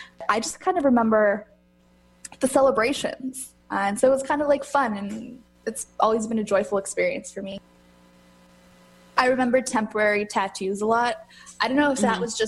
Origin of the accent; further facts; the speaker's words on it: Canada; I'm so proud to be Canadian.